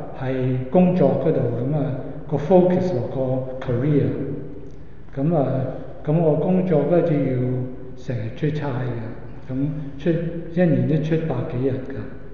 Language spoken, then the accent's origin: Cantonese; Hong Kong; 我是在香港出生，香港大的，整家人呢都是天主教。